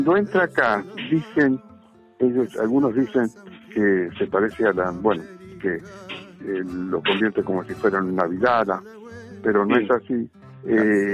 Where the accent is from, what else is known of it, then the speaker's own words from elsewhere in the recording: Ameguino, Buenos Aires Province, Argentina; Yo soy de Ameguino, estoy en el oeste.